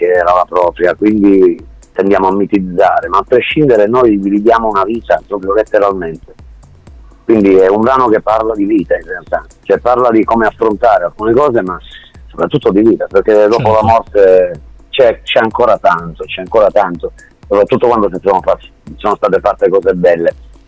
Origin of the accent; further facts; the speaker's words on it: Basilicata, Italy; sono fiero di essere terrone, tra virgolette, sono fiero di essere, di vivere, di essere un ragazzo, un uomo della Basilicata